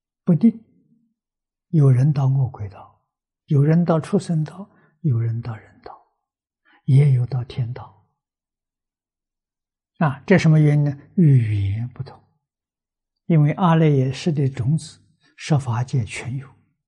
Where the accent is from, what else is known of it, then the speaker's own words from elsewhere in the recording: China; 我们中国人讲诚意正心，它就有效果